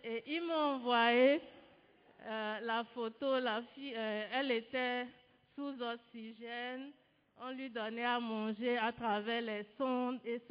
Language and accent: French; Benin; Je suis béninoise.